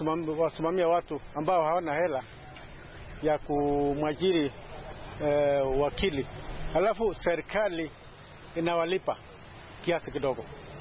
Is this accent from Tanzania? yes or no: no; Kenya; kule kwetu Kenya